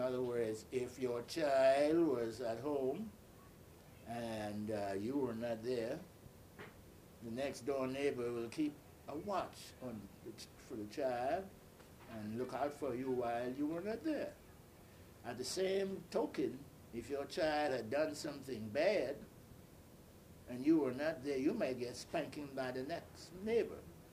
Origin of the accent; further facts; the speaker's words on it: Crooked Island, Bahamas; also born or lived in Nassau; I was born in Nassau, Bahamas, by the way, and my grandmother lived in a little island called Crooked Island in the Bahamas.